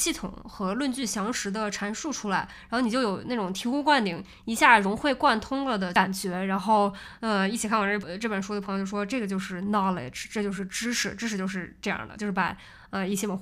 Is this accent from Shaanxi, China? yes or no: yes; Shaanxi, China; 然后因为我是陕西人所以一下就听出来这个细节了